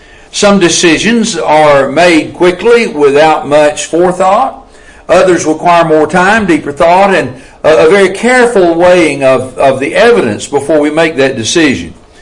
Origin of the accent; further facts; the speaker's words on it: Coleman, Alabama, United States; I am from Coleman, Alabama.